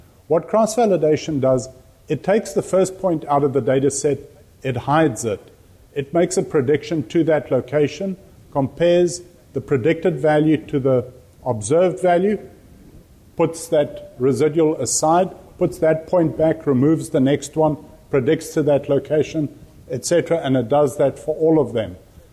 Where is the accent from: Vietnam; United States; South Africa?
South Africa; accent: South African; I worked with rainfall data in South Africa. You can, yeah, I've got an accent. That's where my accent is from.